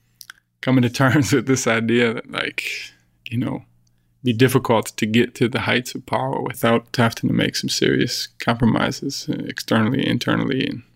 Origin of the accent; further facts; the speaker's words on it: New York, United States; I'm from just outside of Syracuse, New York.